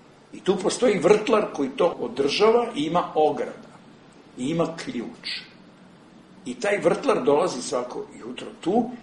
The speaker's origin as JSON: {"language": "Serbian", "town": "Zemun", "region": "Belgrade", "country": "Serbia", "tie": "born or raised there", "said": "ja sam odrastao u Zemunu, vrlo specifično sredina."}